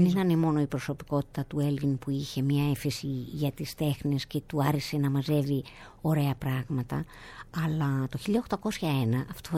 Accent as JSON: {"language": "Greek", "country": "Greece", "said": "Και εγώ είμαι Έλληνας αρχαιολόγος."}